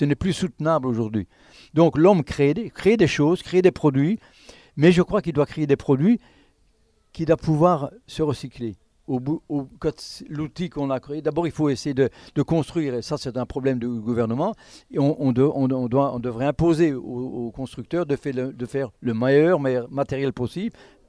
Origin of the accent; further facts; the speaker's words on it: Luxembourg, Belgium; accent: Belgian Lorraine; now in France; moi, je suis un peu lorrain, mais lorrain belge. Donc, je suis un belge, mais ça fait depuis 92 que nous habitons ici dans la Drôme